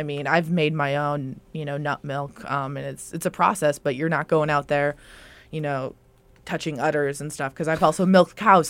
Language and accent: English; Midwest, United States; I grew up in the Midwest. I'm used to smelling hog farms. I'm not necessarily bothered by it. It reminds me of driving to my grandpa's house every summer.